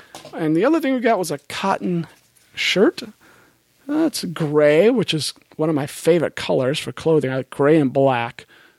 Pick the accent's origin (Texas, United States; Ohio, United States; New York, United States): Ohio, United States; I'm from Ohio, the only person from Ohio, but I claim to be from Iowa. That's where I was born and everything.